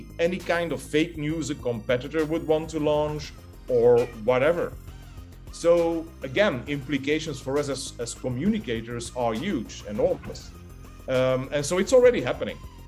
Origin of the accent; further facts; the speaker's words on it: Belgium; I'm originally from Belgium